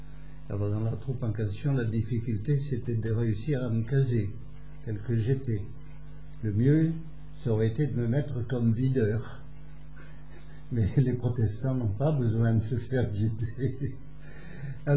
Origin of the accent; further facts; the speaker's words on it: Brittany, France; moved away; Alors, ma vie, je suis breton, exilé dans le sud, mais je me demande si je suis pas plutôt l'inverse, exactement l'inverse.